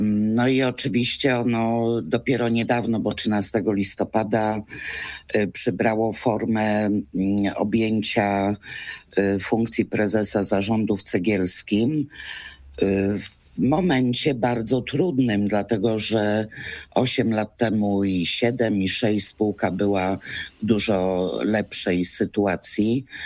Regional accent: Poznań, Greater Poland Voivodeship, Poland; jestem rodowitą poznanianką

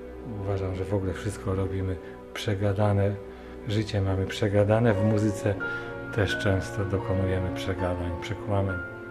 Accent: Szczecin, West Pomeranian Voivodeship, Poland; moved away as an adult; Na studia przyjechałem tutaj. Uciekłem ze Szczecina, dlatego że tam nie było środowiska kompozytorskiego.

